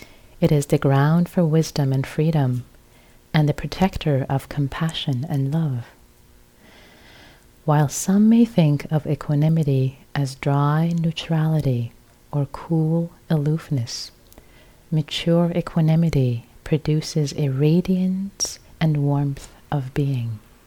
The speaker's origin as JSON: {"language": "English", "country": "Iran", "tie": "born or raised there", "said": "I was born and raised in Iran, a Muslim country, by a Muslim family, and I was Muslim before."}